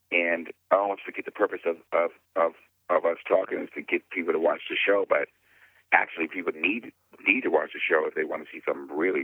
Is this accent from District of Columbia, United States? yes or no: yes; Washington, District of Columbia, United States; the minute I left, you know, Washington, D.C., my hometown, and decided to get into entertainment